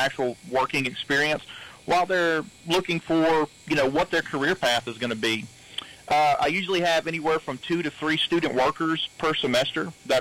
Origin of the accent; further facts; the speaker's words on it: Natchitoches, Louisiana, United States; I grew up in Natchitoches Parish, and I went to school here in Natchitoches all the way up through college.